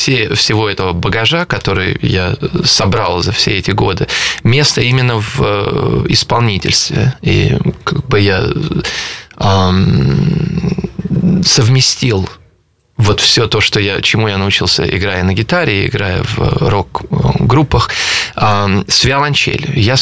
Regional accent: Saint Petersburg, Russia; я родился в Ленинграде, Петербурге, и с 5 лет я учился в школе десятилетки при консерватории на Театральной площади.

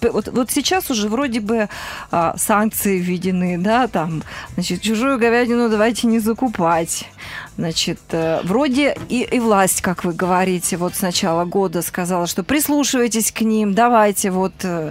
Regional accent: Siva, Perm Krai, Russia; поскольку сами родом из Сивы

